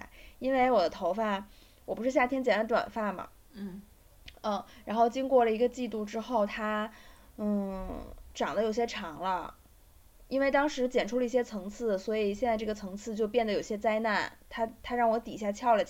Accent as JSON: {"language": "Chinese", "region": "Beijing", "country": "China", "said": "他可能就已经听出来我是北京的了。他就问我：“你是北京的吗？”我说是。"}